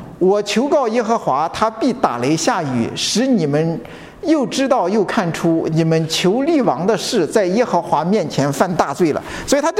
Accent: Inner Mongolia, China; now in United States; 我的老家，就是这个内蒙古偏中部偏东一点的地方的时候，那个地方的时候，就是我们那个冬天是从来不打雷的。

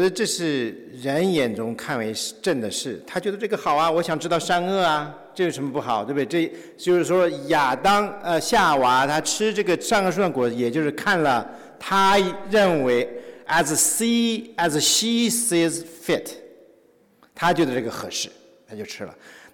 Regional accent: China; 所以这个那就好像我们从大陆出来的都有一个背景

